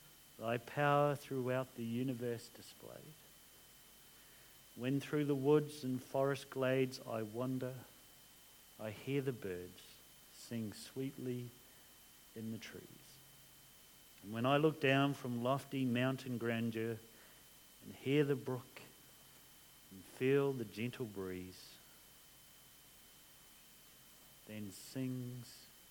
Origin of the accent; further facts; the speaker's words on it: New Zealand; And when I grew up in New Zealand, there were two styles of sort of music worship.